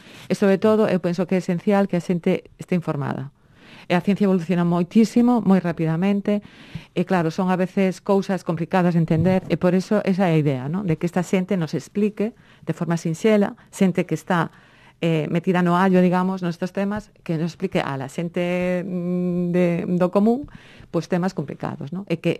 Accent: Fene, Galicia, Spain; e como son de FENE, pues, ocorrésonos, bueno, pues, podemos organizarlas en FENE.

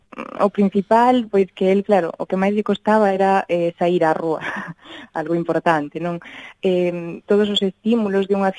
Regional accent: Galicia, Spain; como boa galega sempre contesto que por que non.

